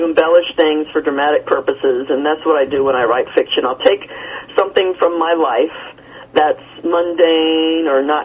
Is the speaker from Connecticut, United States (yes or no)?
no; Germantown, Tennessee, United States; I mean, you have to understand, I grew up in Germantown, Tennessee, and all my life I've wanted to go to New York.